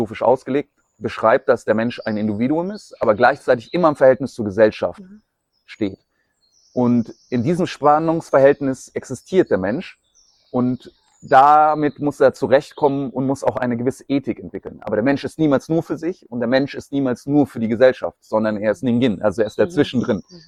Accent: Munich, Bavaria, Germany; toleranter als in München zumindest, wo ich herkomme.

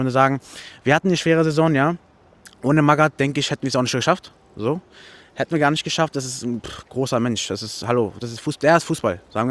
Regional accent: Berlin, Germany; Ich komme aus Berlin, ja.

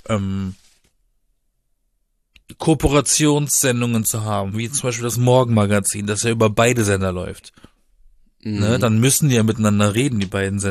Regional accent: Baden-Baden, Baden-Württemberg, Germany; moved away as an adult; now in Berlin, Germany; Und zwar komme ich ja aus Baden-Baden.

